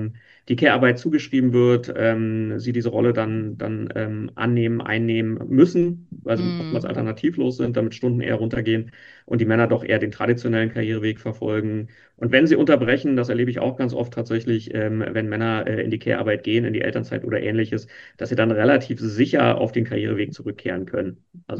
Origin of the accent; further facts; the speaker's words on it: Berlin, Germany; Ich bin Berliner, ich wohne mit meiner Familie in Berlin